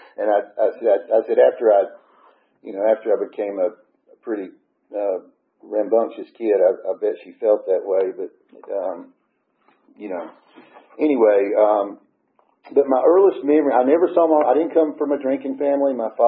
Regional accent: Gainesville, Georgia, United States; But I was born and raised in Hall County, Gainesville, Georgia. I was the youngest of three. I grew up in a upper middle class family.

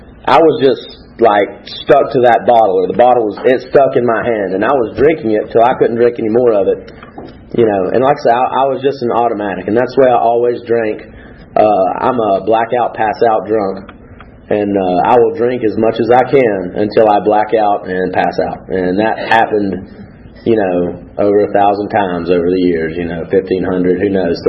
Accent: Gainesville, Georgia, United States; now in Oakwood, United States; I'm from Gainesville, Georgia. I currently live in Oakwood.

